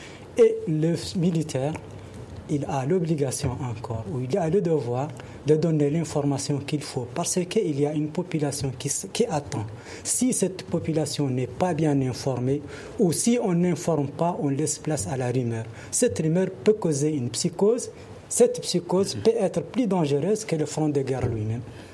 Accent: Mauritania; quand même chez nous en Mauritanie, ils font souvent des portes ouvertes sur l'armée

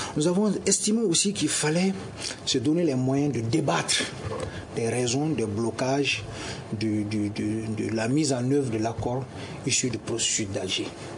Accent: Mali; nous sommes des Maliens.

